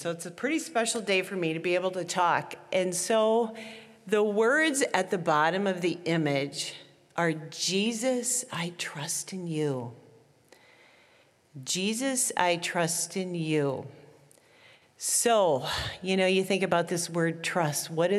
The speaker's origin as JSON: {"language": "English", "town": "Peoria", "region": "Illinois", "country": "United States", "tie": "born or raised there", "said": "I grew up in Peoria, Illinois. And at Halloween time in Peoria, they used to take these old, plain old 1920 houses and turn them into spook houses."}